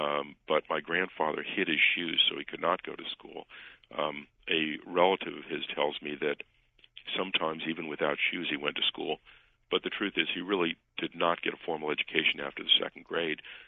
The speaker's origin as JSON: {"language": "English", "town": "Canton", "country": "United States", "tie": "born or raised there", "said": "Canton will forever be my hometown, and I have just profound affection for it. And I thought I knew it. I'm a fourth-generation Cantonian."}